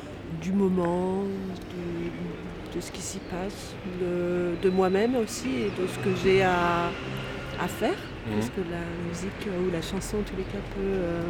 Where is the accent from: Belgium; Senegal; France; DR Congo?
France; Vannes, Brittany; Alors moi, je suis originaire de Vannes, donc juste à la limite frontière entre le gallo et le breton. Dans le village où j'ai grandi, ils parlaient breton.